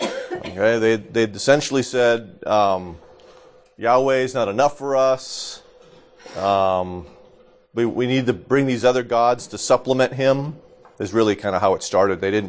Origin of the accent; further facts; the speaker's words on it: New Hampshire, United States; When I was growing up in New Hampshire, there was this...